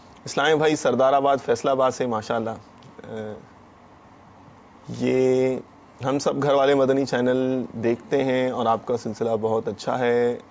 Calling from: Pampore, Jammu and Kashmir, India; میں پامپور کشمیر سے ہوں.

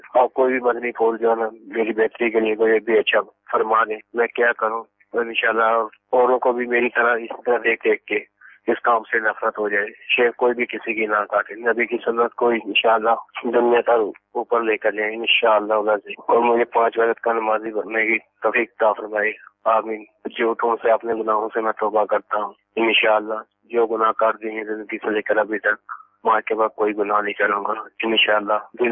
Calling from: Jeddah, Makkah Province, Saudi Arabia; میں سعودیہ جدے سے بات کر رہا ہوں.

